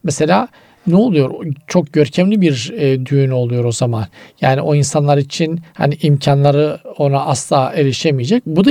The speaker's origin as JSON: {"language": "Turkish", "region": "Black Sea Region", "country": "Turkey", "said": "Bizim Karadeniz'de eskiden çok yaygındı hocam."}